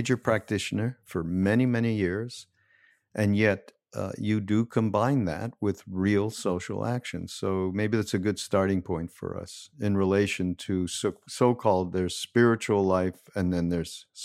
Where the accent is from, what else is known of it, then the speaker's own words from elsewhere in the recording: Canada; I'm from Canada